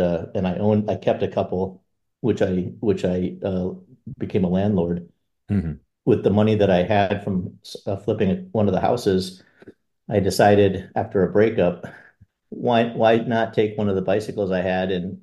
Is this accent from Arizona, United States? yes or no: yes; Scottsdale, Arizona, United States; And I'm going from a small town, and then I grew up in Scottsdale, Arizona, which let's just say it was a little bit sheltered.